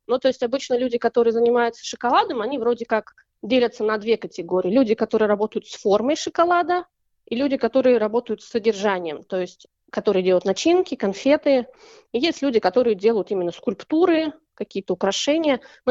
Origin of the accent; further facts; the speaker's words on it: Kazan, Tatarstan, Russia; moved away as an adult; now in Australia; Мы приехали из города Казани. Приехали мы в конце мая этого года